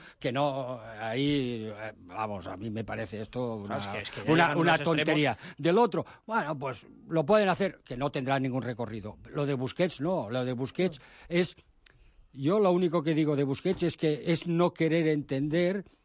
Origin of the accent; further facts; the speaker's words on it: Cornellà, Catalonia, Spain; yo soy de Cornellá, he nacido en Cornellá y estoy orgulloso.